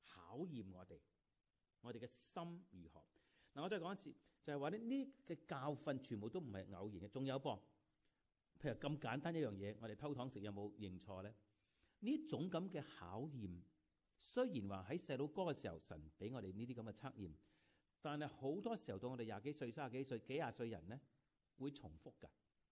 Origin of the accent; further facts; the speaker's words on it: Hong Kong; born there; 我喺1951年香港出世